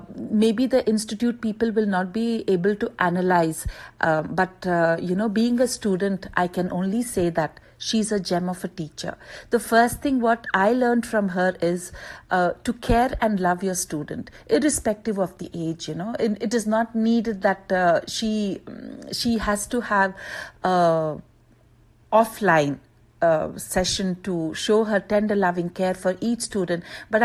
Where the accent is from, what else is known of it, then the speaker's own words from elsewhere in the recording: India; English is a second language; now in Riyadh, Saudi Arabia; I'm an Indian working in Saudi Arabia, Riyadh.